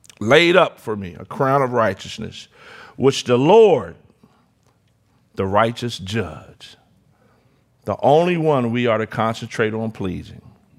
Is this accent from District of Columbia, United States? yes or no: yes; Washington, District of Columbia, United States; when I grew up in Washington, D.C., both of my parents were civil servants.